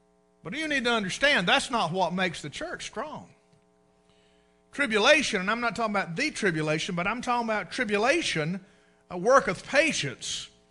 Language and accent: English; United States; I believe I can say that as an American.